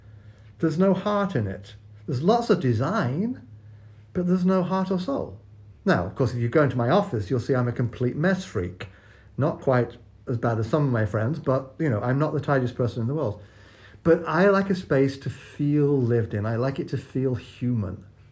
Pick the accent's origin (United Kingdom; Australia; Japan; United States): United Kingdom; England; I'm English.